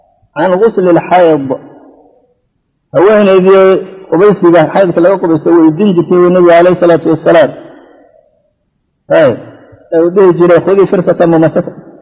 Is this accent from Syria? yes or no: yes; Damascus, Damascus Governorate, Syria; كل ولد دمشقي أنا وأنا دمشقي حماها الله وصانها